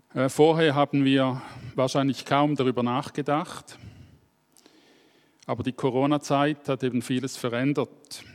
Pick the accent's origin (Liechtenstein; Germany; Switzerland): Switzerland; Bern; Ich bin aus der Region des Aaretals zwischen Thun und Bern, dort wohne ich.